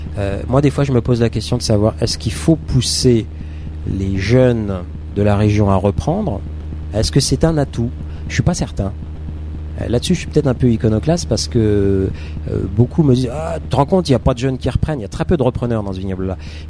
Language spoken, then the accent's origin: French; Aix-en-Provence, Provence-Alpes-Côte d'Azur, France; je suis provençal, moi. Enfin, provençal, j'étais quelque temps. Et je citais cette chose-là. Moi, je suis d'Aix-en-Provence. Mes copains, moi, je suis aixois, donc la Provence s'arrête à Valence, hein.